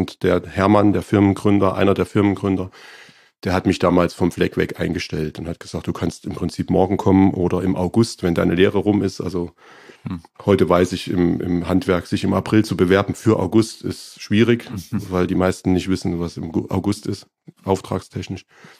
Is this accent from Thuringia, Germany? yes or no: yes; Erfurt, Thuringia, Germany; ich bin geboren in Erfurt, in Thüringen. Das ist auch so eine Spezialität, glaube ich, je älter ich werde, desto mehr empfinde ich das als Glück, dass ich 15 Jahre in der DDR groß geworden bin.